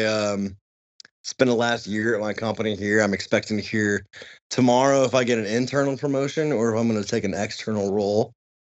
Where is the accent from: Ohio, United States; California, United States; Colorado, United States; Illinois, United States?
Illinois, United States; Chicago; I'm Chicago, so if you live in Iowa or Montana or whatever, I'm sorry, but I'm speaking as a Chicagoan now.